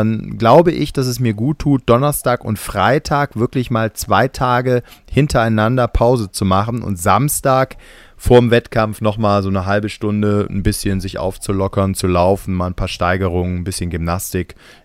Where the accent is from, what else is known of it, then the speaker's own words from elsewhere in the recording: Gummersbach, North Rhine-Westphalia, Germany; nochmal hier zurück in meiner Heimat, wo ich gerade sitze, Gummersbach.